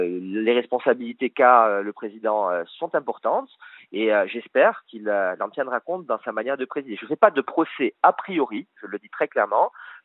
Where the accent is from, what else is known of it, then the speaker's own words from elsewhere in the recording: France; en tant que Français